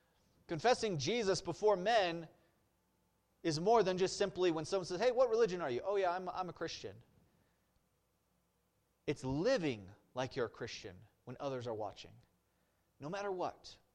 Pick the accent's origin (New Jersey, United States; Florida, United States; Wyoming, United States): Wyoming, United States; You don't know I'm from Wyoming, though, because we speak the right way.